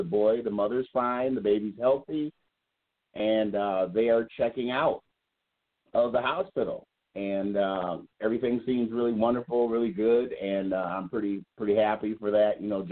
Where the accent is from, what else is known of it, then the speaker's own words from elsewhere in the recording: St. Paul, Minnesota, United States; born there; I know I was born in St. Paul, not from Chicago.